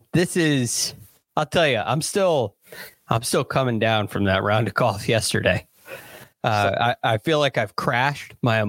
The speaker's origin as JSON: {"language": "English", "region": "Connecticut", "country": "United States", "tie": "born or raised there", "said": "I, this year, have watched about, 12 minutes of a college basketball game, a UConn game in my home state"}